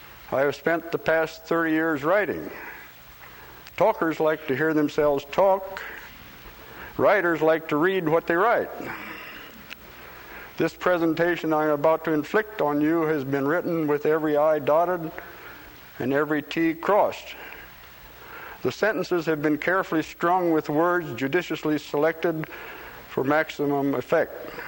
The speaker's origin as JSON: {"language": "English", "town": "Polk", "region": "Nebraska", "country": "United States", "tie": "born or raised there", "said": "The publisher I was working for in my hometown, Polk, Nebraska, wanted to buy a larger weekly in a neighboring town"}